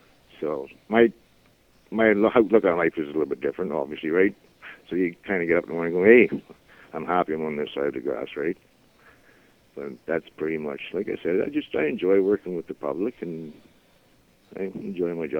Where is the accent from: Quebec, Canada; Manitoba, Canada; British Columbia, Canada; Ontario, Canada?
Ontario, Canada; Point Alexander; I was born and raised in Point Alexander, which is like 5 minutes away from Deep River. And then I went to school in Deep River